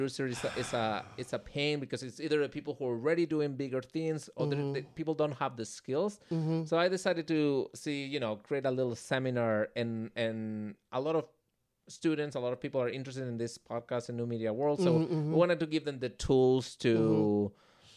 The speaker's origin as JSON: {"language": "English", "town": "Santiago de Compostela", "region": "Galicia", "country": "Spain", "first_language": "Spanish", "second_language": "English", "said": "I'm from Santiago de Compostela."}